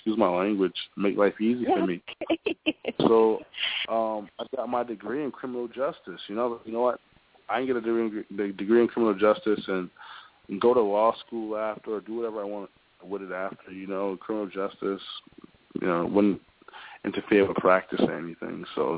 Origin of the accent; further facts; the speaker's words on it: Boston, Massachusetts, United States; I grew up in Roxbury, Roxbury, Mass., Roxbury in Boston, Massachusetts.